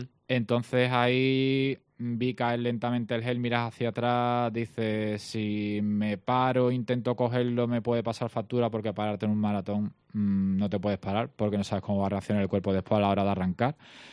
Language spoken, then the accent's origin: Spanish; Cádiz, Andalusia, Spain; para los que somos de Cádiz